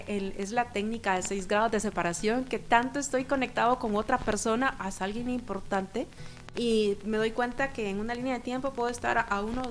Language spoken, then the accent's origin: Spanish; El Salvador; moved away as an adult; now in Guatemala; soy salvadoreña, tengo 7 años de vivir en Guatemala.